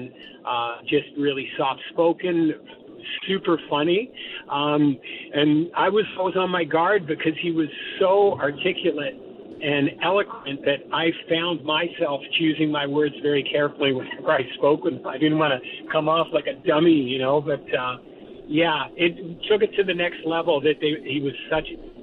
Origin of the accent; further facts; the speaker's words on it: Toronto, Ontario, Canada; as a guy growing up in Toronto and idolizing the band